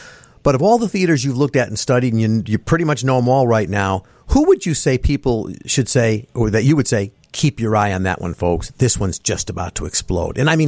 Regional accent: Chicago, Illinois, United States; I mean, for me as a Chicagoan lifelong, I read this book and I'm home.

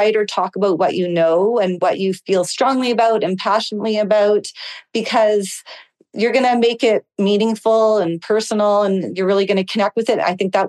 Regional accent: Israel; And I said to her, oh, I'm from Israel.

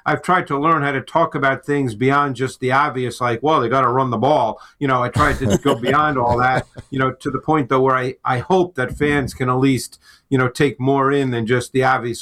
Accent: Queens, New York, United States; because I didn't play in high school growing up in Queens because my high school didn't have a football team.

